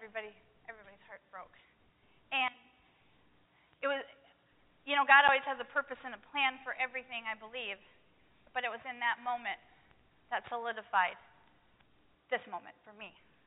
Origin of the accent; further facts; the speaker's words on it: Green Bay, Wisconsin, United States; I am from Green Bay, Wisconsin.